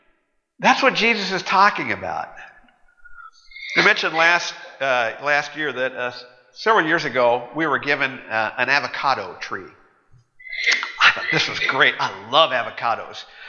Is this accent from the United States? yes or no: yes; Bakersfield, California, United States; When I was a kid, growing up in Bakersfield, in our backyard, we had lots of food-producing plants.